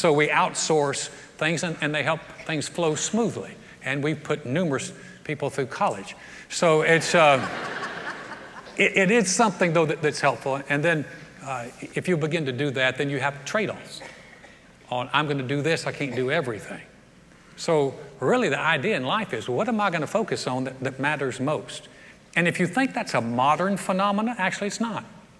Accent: North Carolina, United States; I grew up Baptist in the South, Southern Baptist in the South, in North Carolina.

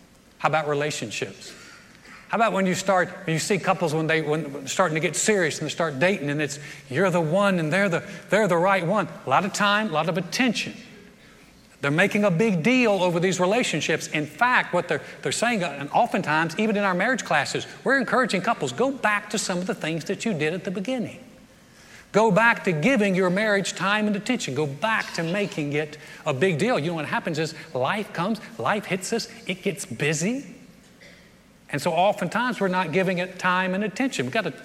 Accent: North Carolina, United States; moved away; I grew up in North Carolina. In North Carolina, the state sport and almost state religion is basketball. They love basketball. When I came to Texas, 1981

